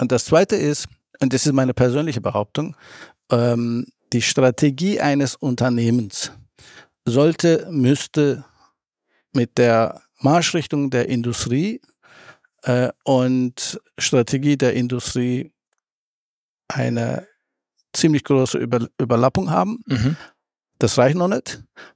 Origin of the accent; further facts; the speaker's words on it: Akseki, Antalya, Turkey; now in Germany; ich komme aus der Türkei, aus dem Schwabenland der Türken, aus Akseki.